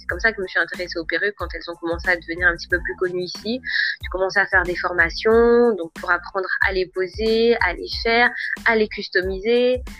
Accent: Morne-à-l'Eau, Guadeloupe; also born or lived in Paris; je suis de Mornalo. Pardon, je suis mornalienne. Donc je suis âgée de 27 ans. Donc alors j'ai effectué. Alors j'étais scolarisée donc en Guadeloupe.

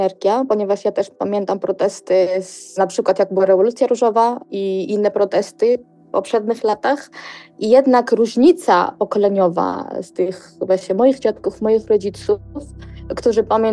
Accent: Georgia; Polish is a second language; Jako ja może powiem, jako Gruzinka, czuję się zdradzona przez naszego rządu

